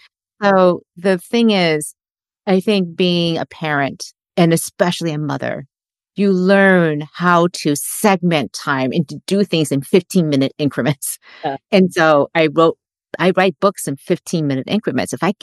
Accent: Detroit, Michigan, United States; I grew up in Detroit and I'm Asian American. I'm Chinese American. My parents were immigrants, first generation. I was born in Detroit and there were no Asians in Detroit when I was growing up.

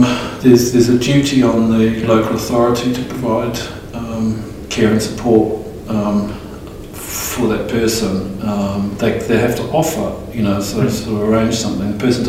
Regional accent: New Zealand; now in England, United Kingdom; So I grew up in New Zealand.

